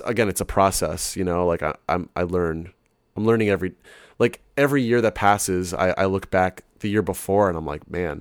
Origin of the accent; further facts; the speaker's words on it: Toronto, Ontario, Canada; I'm from Toronto.